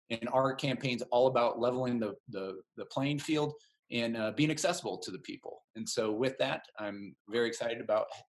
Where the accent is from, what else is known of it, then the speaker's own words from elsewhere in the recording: Sioux City, Iowa, United States; also born or lived in Ames / Nevada; I was born in Ames when we were living in Nevada in 1984. My family moved to Sioux City when my dad got the head baseball job at Morningside College. And this is where I remain today.